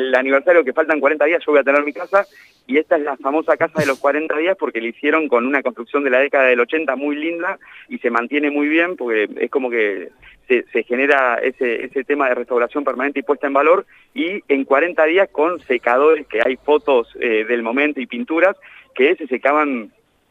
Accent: La Plata, Buenos Aires Province, Argentina; por qué somos platenses

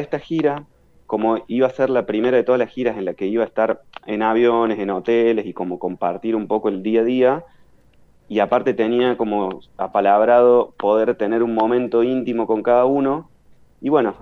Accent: Córdoba, Argentina; now in Madrid, Spain; yo vengo, bueno, soy de Córdoba, no sé si mi tonada me delata, pero soy cordobés

